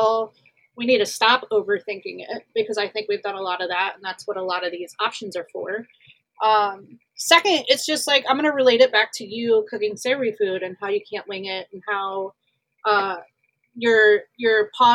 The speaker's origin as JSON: {"language": "English", "region": "the South", "country": "United States", "tie": "born or raised there", "said": "I grew up in the South as a pastry chef in the South"}